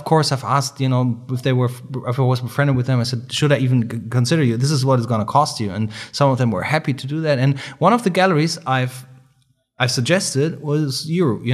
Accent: Hamburg, Germany; We're from Hamburg, Germany. So not many people from Germany were there at that time.

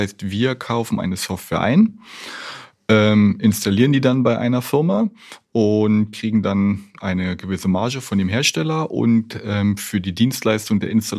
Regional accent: Cottbus, Brandenburg, Germany; born there; geboren in Cottbus, was gar nicht so weit weg ist von dem Ort, wo wir jetzt hier sind.

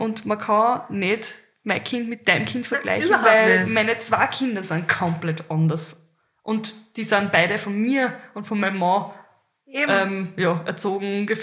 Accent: Carinthia, Austria; ich bin in Kärnten aufgewachsen und meine Eltern waren Gastarbeiter, sind aus Kroatien gekommen.

